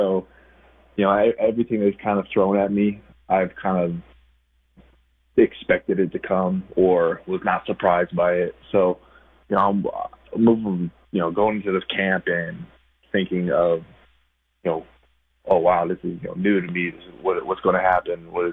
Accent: Portland, Oregon, United States; I'm from Oregon. I'm from Portland. So I grew up watching those guys, and they made some amazing plays and did some amazing things at Oregon State.

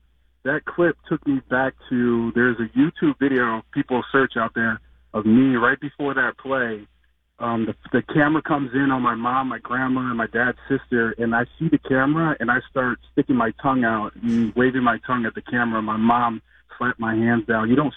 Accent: Arlington Heights, Illinois, United States; because as a kid growing up in Arlington Heights, I was mad at him because he wasn't around enough in the summer times.

